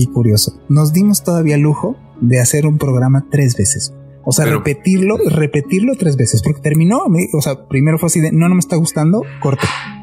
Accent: Mexico City, Mexico; Pues mira, la gente no lo creería, pero nosotros somos de la Ciudad de México, ¿verdad?

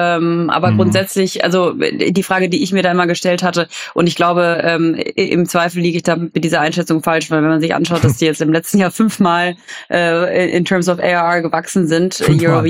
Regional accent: Cologne, North Rhine-Westphalia, Germany; freut mich besonders als Kölnerin

